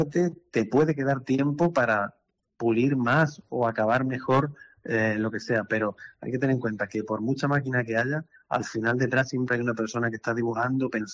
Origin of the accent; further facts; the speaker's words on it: Extremadura, Spain; estamos orgullosos muchas veces de ser extremeños, de ser de almendralejenses o de una fiesta determinada que sucede en mi pueblo